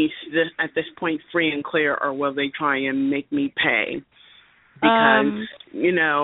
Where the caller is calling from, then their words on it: Ohio, United States; And I'm calling from Ohio.